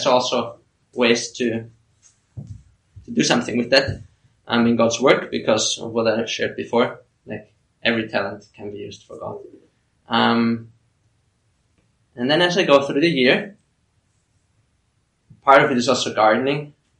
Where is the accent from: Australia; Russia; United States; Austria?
Austria; So I'm from Austria.